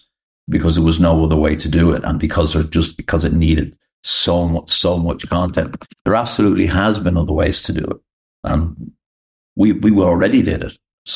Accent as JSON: {"language": "English", "country": "Ireland", "said": "I'm Irish, so let's say"}